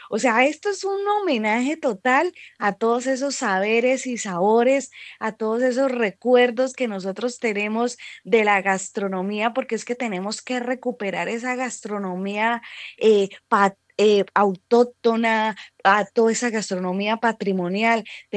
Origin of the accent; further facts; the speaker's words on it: Santander, Colombia; como buena santandereana